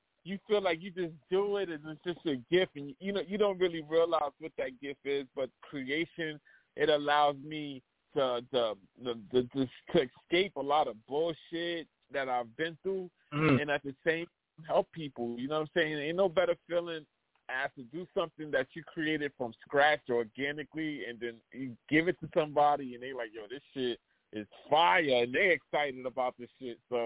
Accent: New York City, New York, United States; So I grew up on Burnside, and I'm talking about when

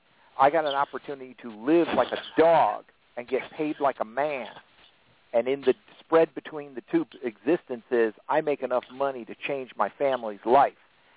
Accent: Connecticut, United States; I attended a graduation ceremony back in my home state of Connecticut, for a lady who used to work for me.

